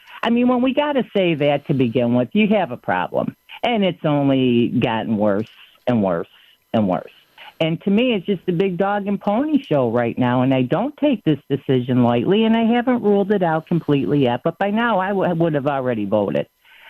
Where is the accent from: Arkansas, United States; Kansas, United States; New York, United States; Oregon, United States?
New York, United States; Buffalo; I'm originally from South Buffalo.